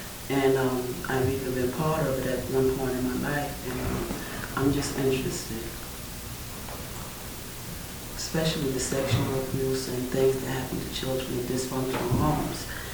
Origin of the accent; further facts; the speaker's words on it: Bronx, New York, United States; I'm from Bronx, New York